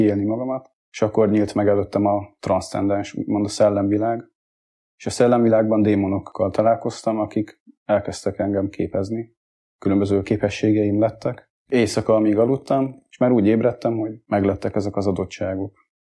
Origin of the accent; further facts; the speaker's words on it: Dunafalva, Bács-Kiskun, Hungary; Onnantól kezdve ő lett a nevelőapám, felköltöztünk Dunafalvára.